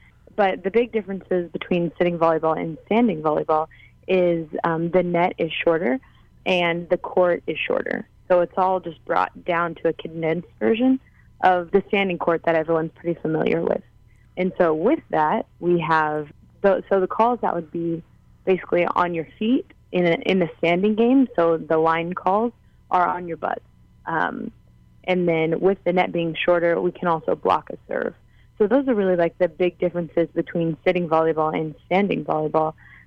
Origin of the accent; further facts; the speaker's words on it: Oklahoma, United States; And so growing up in Oklahoma, this is actually where the sitting volleyball teams came whenever our coach Bill Hammeter took over.